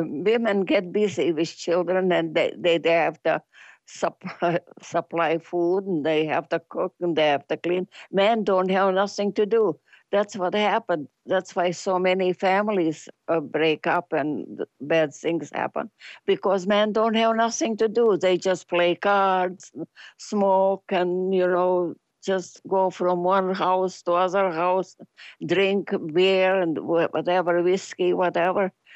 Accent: Detroit, Michigan, United States; now in Clinton, United States; We came out from Detroit to Clinton, Michigan, and that was a big farm

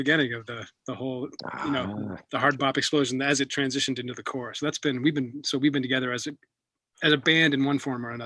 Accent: New Mexico, United States; I'm from New Mexico, yes.

